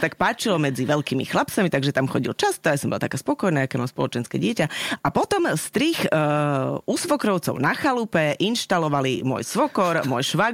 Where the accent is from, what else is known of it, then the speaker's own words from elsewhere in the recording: Petržalka, Bratislava Region, Slovakia; Ale ja som z Petržalky.